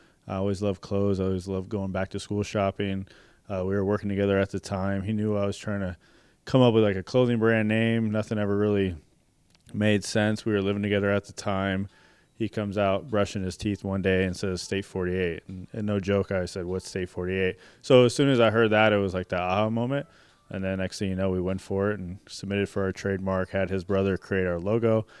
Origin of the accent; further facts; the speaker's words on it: Arizona, United States; hey, I grew up here in Arizona and nothing was out here representing Arizona in a positive and fashionable way.